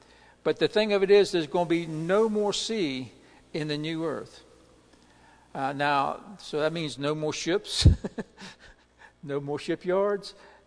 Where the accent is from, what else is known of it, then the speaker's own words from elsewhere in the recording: Virginia, United States; I grew up in Tidewater with boats and ships and water and stinky water.